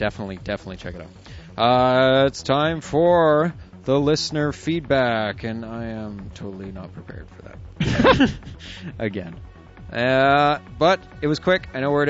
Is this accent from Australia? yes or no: no; Moncton, New Brunswick, Canada; I am from Moncton, that's from New Brunswick, in Canada, and a bunch of us here were always into the same ideas and philosophy.